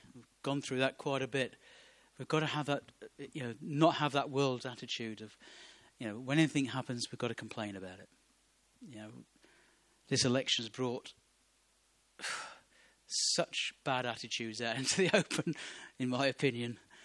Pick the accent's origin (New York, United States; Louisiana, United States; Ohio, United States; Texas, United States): Ohio, United States; I mean, I grew up in Ohio. We didn't have a telephone until I left home and went to university.